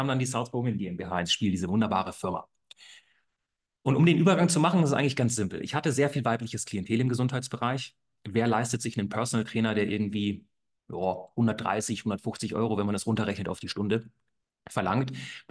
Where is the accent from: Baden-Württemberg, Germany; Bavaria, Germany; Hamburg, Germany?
Bavaria, Germany; Munich; moved away as an adult; now in Berlin, Germany; Ich komme ursprünglich aus München, wie es da auch steht. Ich bin Bayer. Ich bin damals vor knapp 8 Jahren nach Berlin hochgezogen, aufgrund von meinem Masterstudiengang International Management.